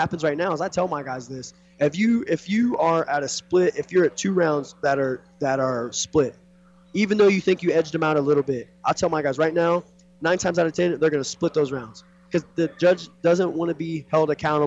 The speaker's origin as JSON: {"language": "English", "town": "Kansas City", "region": "Missouri", "country": "United States", "said": "I'm from Kansas City, Missouri, so what the commission says there is you can't have any affiliation to any gym at all."}